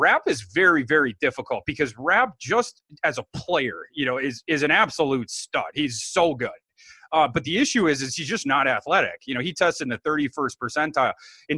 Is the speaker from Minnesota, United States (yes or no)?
yes; Minnesota, United States; you know, I'm from Minnesota, big hockey guy.